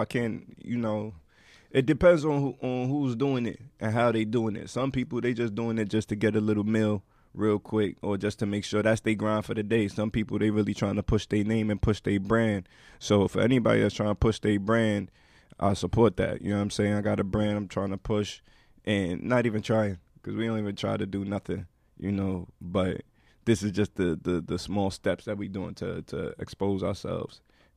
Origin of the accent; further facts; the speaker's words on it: Brooklyn, New York, United States; My pops is from Ghana, New York. You know what I'm saying? Brooklyn, for real.